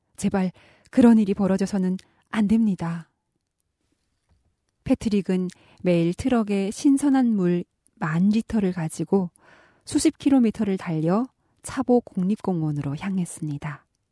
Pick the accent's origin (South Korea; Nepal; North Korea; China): North Korea; 지금까지 저는 탈북민 방송원